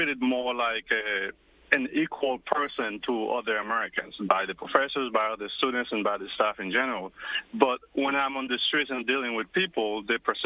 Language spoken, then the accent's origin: English; Haiti; now in New York, United States; So I'm an immigrant from Haiti. I moved here in 2007, so I've been here for almost 10 years. And being from Haiti, that means I'm black.